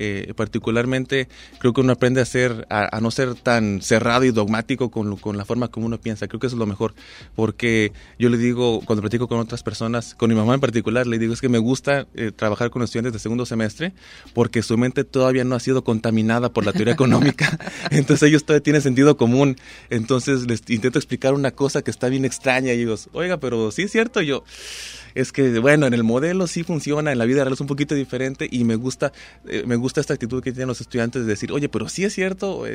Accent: Puerto Vallarta, Jalisco, Mexico; yo soy de aquí, de Vallarta.

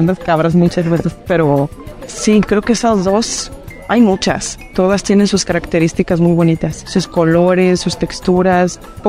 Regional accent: Tepatitlán de Morelos, Jalisco, Mexico; Yo soy originaria de Tepatitlán, Tepatitlán de Morelos.

